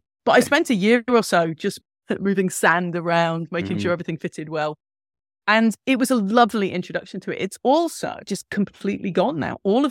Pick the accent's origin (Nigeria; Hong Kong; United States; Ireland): Ireland; I feel like I'm Irish, so I'm very pale the rest of the time